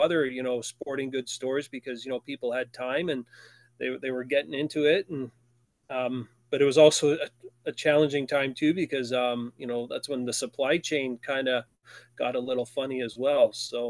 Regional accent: St. Catharines, Ontario, Canada; so I grew up in St. Catharines, and we were just up the hill from Port Dalhousie Harbor on Lake Ontario here.

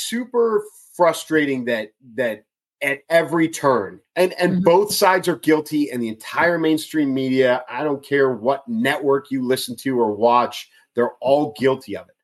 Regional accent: United States; is one of the most frustrating things there is for me as an American citizen.

